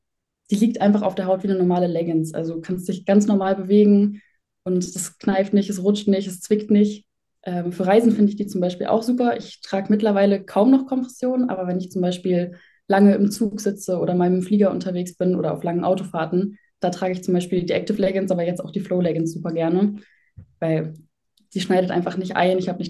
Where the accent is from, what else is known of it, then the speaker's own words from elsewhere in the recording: Munich, Bavaria, Germany; Ich komme aus München, bin 22.